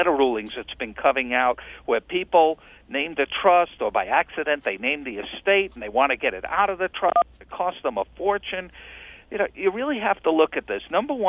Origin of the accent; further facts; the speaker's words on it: New York, United States; even though I grew up in New York as a Yankee fan on the losing end.